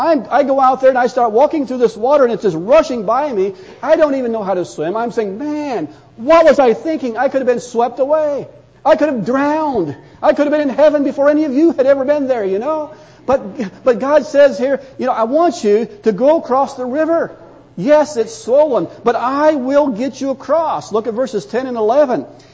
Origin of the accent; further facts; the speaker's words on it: Indiana, United States; I came from Indiana. We don't have flash floods in Indiana.